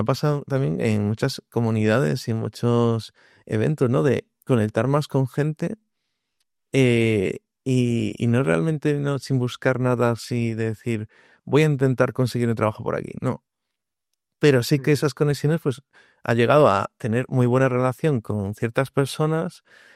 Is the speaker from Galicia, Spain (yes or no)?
yes; Vila de Cruces, Galicia, Spain; yo soy de aquí, de Vila de Cruces, ¿no? Un pueblo aquí en Galicia que está en el centro y que está como un poco tirando al rural, ¿no?